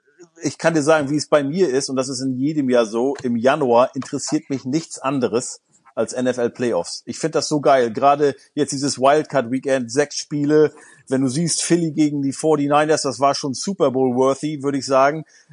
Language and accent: German; Germany; da sind wir Deutsche, aber auch, wir sind ja auch mit Medaillenspiegel aufgewachsen